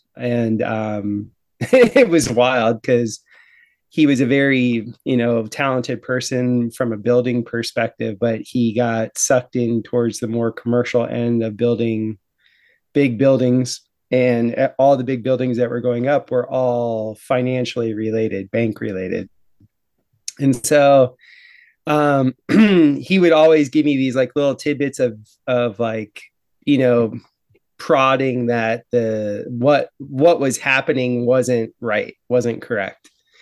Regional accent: Fort Lauderdale, Florida, United States; I'm from Fort Lauderdale, Florida. I grew up in essentially the 80s in South Florida. So we had all the good, you know, savings and loan scandal, all the good cocaine running, you know, Miami Vice, that whole thing going on.

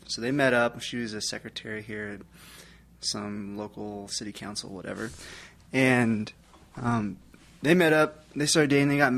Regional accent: Texas, United States; And so that's why I was born and raised in Texas.

